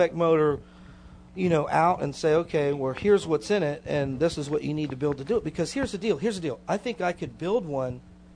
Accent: Tampa, Florida, United States; Trust me, I'm from Tampa, and I moved here because of the hurricane.

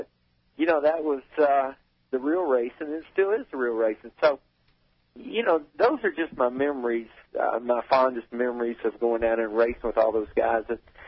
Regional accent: Kentucky, United States; living, growing up in Kentucky and then racing out of the Wayne Day shop in Nashville was kind of that era when we traveled the old All-American Challenge Series in NASCAR

